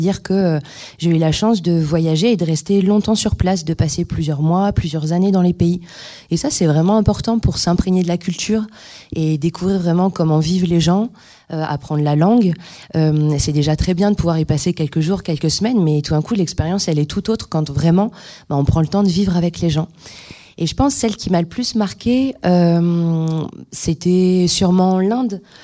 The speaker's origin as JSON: {"language": "French", "region": "Normandy", "country": "France", "tie": "born or raised there", "said": "On a grandi en Normandie, dans le nord-ouest de la France."}